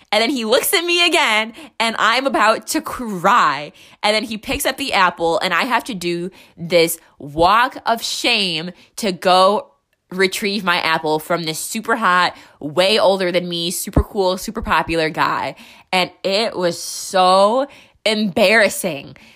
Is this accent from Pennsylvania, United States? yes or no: no; Wisconsin, United States; I grew up in Wisconsin, went to high school in Wisconsin. So it was, the winters were super snowy, really icy, whatever.